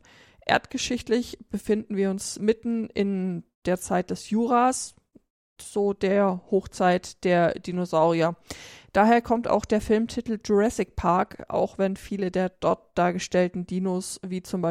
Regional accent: Southern Germany, Germany; den Süden Deutschlands, da wo ich herkomme

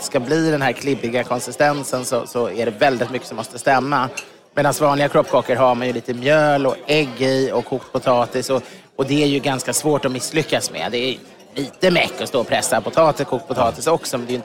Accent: Ekerö, Stockholm County, Sweden; Jag växte upp på Ekerö och då fanns det inte mycket.

